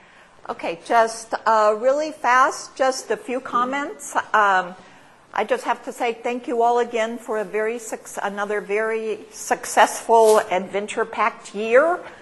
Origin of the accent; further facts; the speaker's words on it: United States; now in Canada; I realized that coming as an American, hate speech actually legally is something different in Canada